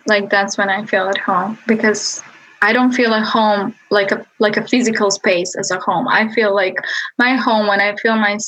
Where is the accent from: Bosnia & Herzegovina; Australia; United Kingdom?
Bosnia & Herzegovina; now in United States; I've been living in the US for how many years? Like 4 years. And then I grew up in Bosnia and Balkans, but I would travel a lot to Europe and work.